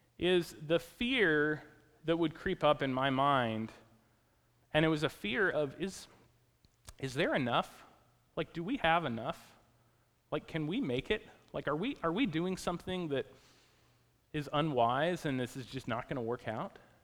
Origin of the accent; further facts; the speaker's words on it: Oregon, United States; I was from Oregon, so I liked the idea of moving back to Oregon.